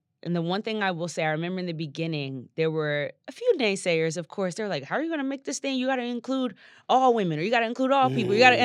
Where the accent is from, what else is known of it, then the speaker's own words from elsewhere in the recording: New Jersey, United States; To the point of what I talked about with, like, Philadelphia Soul and growing up in South Jersey, I love samples.